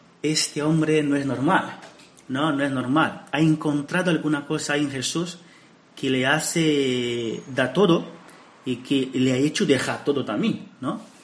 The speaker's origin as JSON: {"language": "Spanish", "region": "Amazonas", "country": "Brazil", "second_language": "Spanish", "lives_now": "Murcia, Spain", "said": "soy misionero javeriano, soy de Brasil, precisamente del Amazonas, y bueno, llevo aquí en España poco tiempo"}